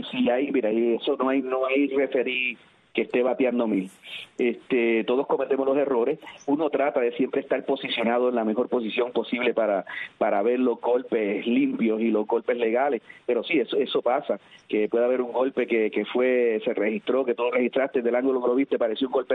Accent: Morovis, Puerto Rico; Un saludo a mi gente de Puerto Rico, en mi pueblito de Morovis, que los quiero mucho.

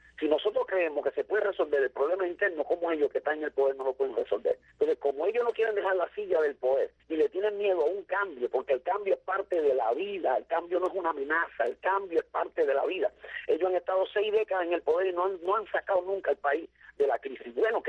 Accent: Cuba; yo estoy hablando como un cubano ingenuo, como un cubano que todavía cree que puede haber una solución para su país

